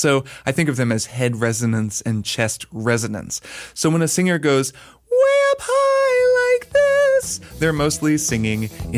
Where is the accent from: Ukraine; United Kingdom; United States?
United States; Portland, Oregon; out of my hometown of Portland, Oregon.